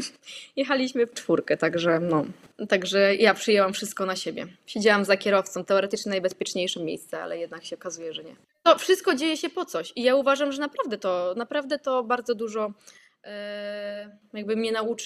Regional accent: Oleśnica, Lower Silesian Voivodeship, Poland; W Oleśnicy, tutaj cały czas, gdzie mieszkam.

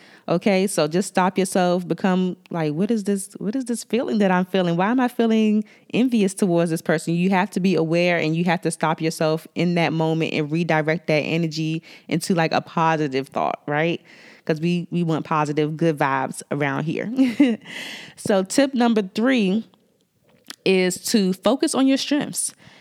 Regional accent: District of Columbia, United States; accent: DC; with my DC accent, I want to give you my 5 tips for curing comparison syndrome

